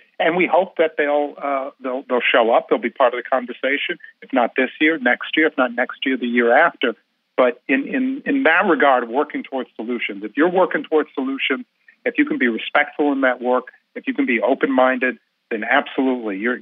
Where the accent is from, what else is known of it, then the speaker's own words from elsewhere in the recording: Milwaukee, Wisconsin, United States; Almost all the, you know, good quality values that I have in my life are things that I learned growing up in Milwaukee